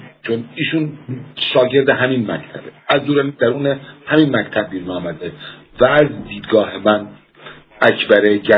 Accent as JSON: {"language": "Persian", "country": "Iran", "said": "به عنوان یک عرب ایرانی"}